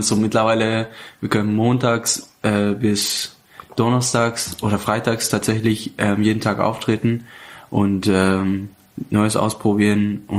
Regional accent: Bavaria, Germany; Ich komme aus Bayern, ich komme aus, mittlerweile kann man sagen, aus München.

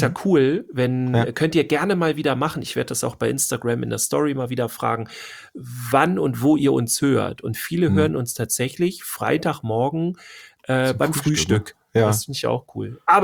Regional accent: Schleswig-Holstein, Germany; Ja, wir kommen ja aus Schleswig-Holstein.

